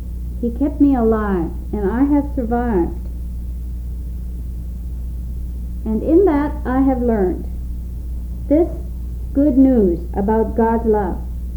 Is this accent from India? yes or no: yes; India; As an Indian woman, as a Christian woman, I need to proclaim the good news.